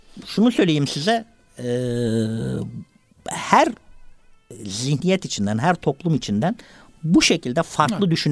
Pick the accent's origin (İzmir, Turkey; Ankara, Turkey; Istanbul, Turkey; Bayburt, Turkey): İzmir, Turkey; Bergama; bizim mahallemizin hemen yanı Yahudi mahallesi. Ben Bergamalıyım aslen. O da orası da eski bir Yahudi yerleşim merkezi.